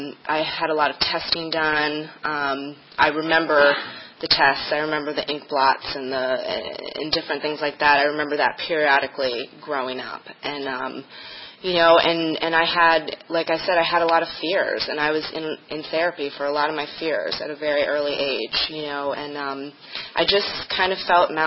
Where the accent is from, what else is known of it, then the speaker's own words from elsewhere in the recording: Washington, District of Columbia, United States; And, you know, I grew up in Washington, D.C.